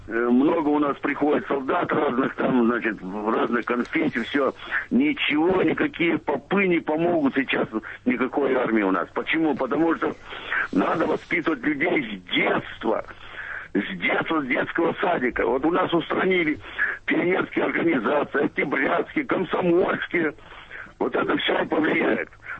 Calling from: Krasnodar, Krasnodar Krai, Russia; Я звоню из Краснодара

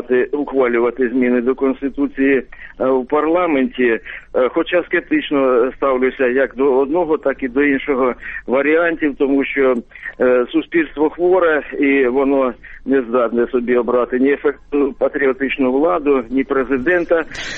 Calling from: Sumy Oblast, Ukraine

